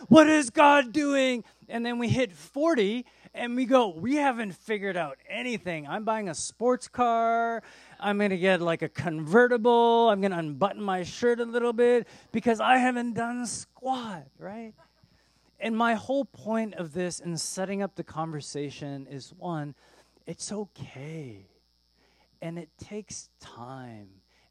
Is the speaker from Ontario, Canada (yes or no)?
yes; Toronto, Ontario, Canada; moved away as an adult; also born or lived in Chicago, United States / Detroit, United States; I said, I'm from Toronto. How did you get to Detroit? I said, well, I went to seminary in Chicago, and then I moved to Detroit, and I loved Detroit.